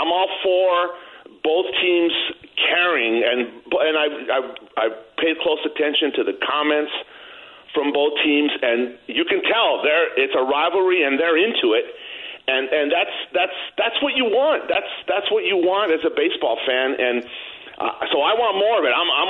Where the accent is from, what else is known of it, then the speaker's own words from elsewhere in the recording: San Jose, California, United States; And I grew up in San Jose in the 1970s